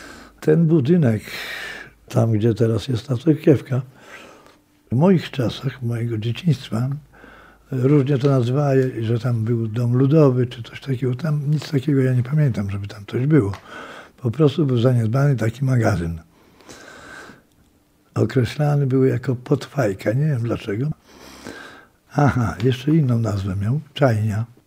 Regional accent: Turkowice, Lublin Voivodeship, Poland; also born or lived in Hrubieszów; Urodziłem się w 51 w Chrubieszowie. Dopiero wtedy przenieśliśmy się do tych Turkowic. A to jakby nie była wieś, no to było coś innego

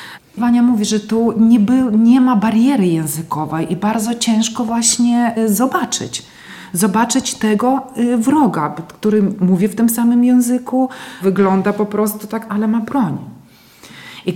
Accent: Askania-Nova, Kherson Oblast, Ukraine; Polish is a second language; moved away; Ja tak naprawdę wychowałam się w miejscowości Askania Nowa chersońskiego województwa. W Chersoniu później kontynuowała naukę

